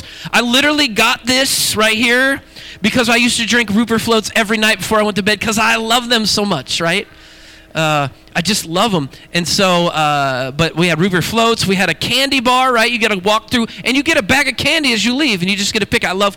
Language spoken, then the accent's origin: English; West Coast, United States; I can say that because I grew up on the West Coast and I've heard it before.